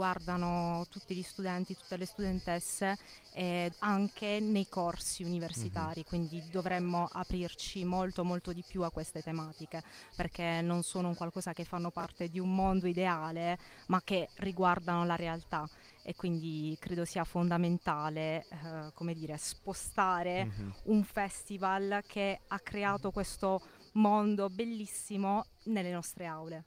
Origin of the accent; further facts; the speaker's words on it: Bari, Apulia, Italy; da Bari e studio a Bari.